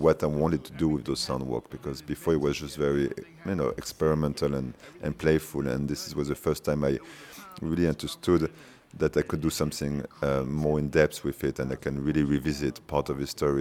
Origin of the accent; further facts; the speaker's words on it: Paris, Île-de-France, France; English is a second language; I'm come from Paris in a kind of a bourgeois city in a 18th arrondissement in Montmartre. So my background is very kind of a classic French, Parisian